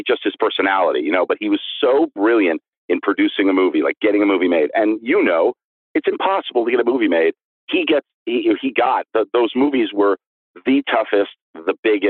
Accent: Los Angeles, California, United States; I grew up in Los Angeles. Right. I knew every back road, every alley, every shortcut.

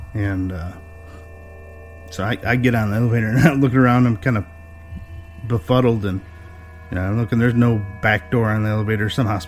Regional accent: Michigan, United States; I'm from Michigan, just north of Detroit a little ways, and I got a story for you.

